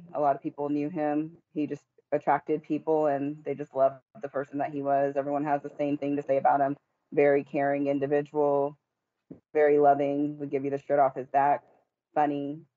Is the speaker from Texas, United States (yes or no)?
yes; Killeen, Texas, United States; We grew up here in Killeen, Texas.